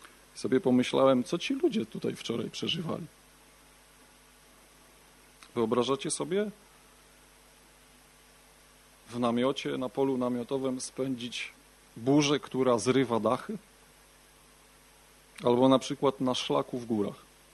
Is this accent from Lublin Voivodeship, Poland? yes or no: no; Ciechanów, Masovian Voivodeship, Poland; jestem z Ciechanowa.